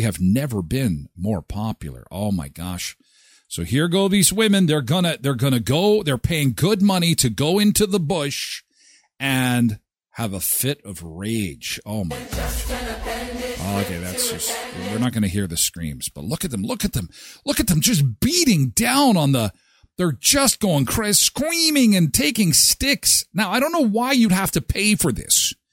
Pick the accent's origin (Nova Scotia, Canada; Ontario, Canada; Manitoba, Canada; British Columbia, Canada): British Columbia, Canada; Yeah, we're from the West Coast. We got no worries.